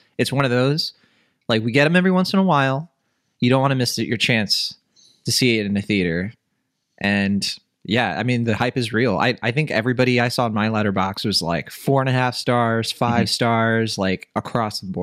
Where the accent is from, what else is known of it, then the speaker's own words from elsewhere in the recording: California, United States; from the San Francisco Bay Area, film editor for theyoungfolks.com.